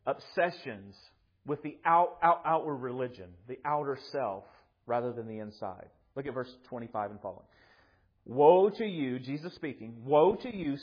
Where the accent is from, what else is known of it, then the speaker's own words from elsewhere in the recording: Watertown, United States; I'm from Watertown. There's more than one.